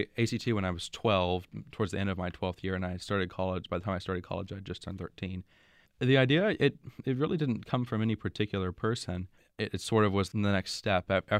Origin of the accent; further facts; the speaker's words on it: Wichita Falls, Texas, United States; Now, fortunately, there's a fantastic university in Wichita Falls, my hometown, Midwestern State University.